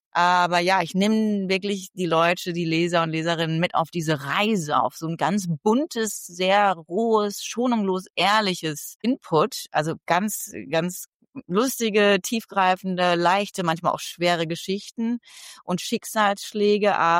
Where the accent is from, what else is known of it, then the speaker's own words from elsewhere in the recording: Hesse, Germany; also born or lived in England; Ich bin in England aufgewachsen, die ersten 4 Jahre, dann in Hessen zur Schule gegangen